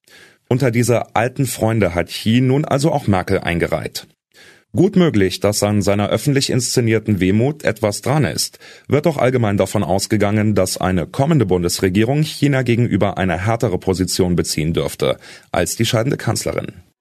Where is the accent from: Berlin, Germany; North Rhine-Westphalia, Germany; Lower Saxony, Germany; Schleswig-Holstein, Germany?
Berlin, Germany; Jetzt schlagen sie alle wieder auf Berlin ein, meine Heimatstadt.